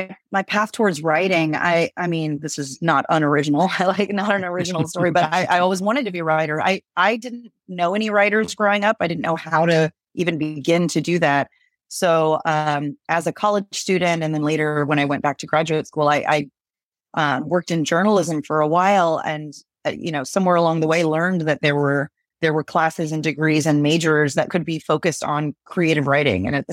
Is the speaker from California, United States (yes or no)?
no; Galveston, Texas, United States; born there; And I was born in Galveston.